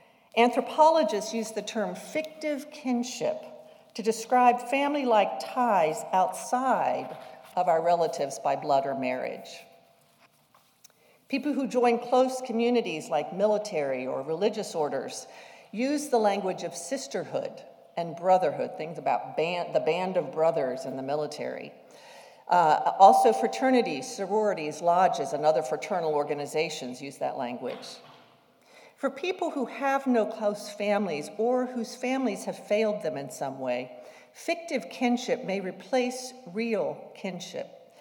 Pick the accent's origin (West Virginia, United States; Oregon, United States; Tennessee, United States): West Virginia, United States; I'm from West Virginia. I come from a family of storytellers.